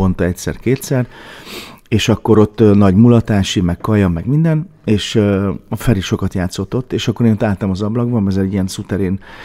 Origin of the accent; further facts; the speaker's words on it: Fényeslitke, Szabolcs-Szatmár-Bereg, Hungary; also born or lived in Kisvárda; Én kisvárdai születésű vagyok. Igen, csak Fényeslitkén nőttem föl. Ugye mi ott a szlovák határhoz közel vagyunk, Sárospatak, sőt az ukrán határhoz is közel vagyunk, Záhony.